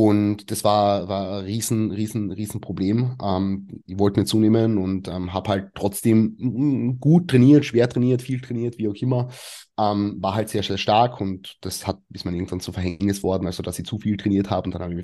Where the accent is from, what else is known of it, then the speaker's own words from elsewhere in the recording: Carinthia, Austria; moved away as an adult; now in Vienna, Austria; Also ich komme eigentlich so aus Kärnten, habe Physiotherapie studiert, bin dann nach Wien gezogen.